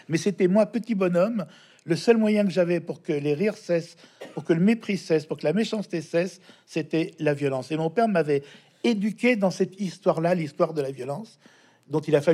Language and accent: French; Lyon, Auvergne-Rhône-Alpes, France; Je suis de Lyon en plus.